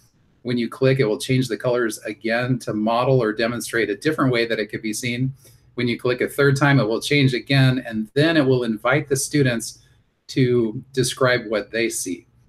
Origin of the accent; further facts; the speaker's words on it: Oregon, United States; So as you know, I'm from Oregon, and I am in the part of Oregon that's in the Mountain Time Zone.